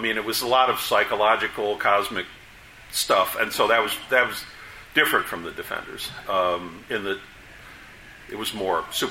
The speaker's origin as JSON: {"language": "English", "region": "Indiana", "country": "United States", "said": "My family, I'm from Indiana, which is south of Chicago."}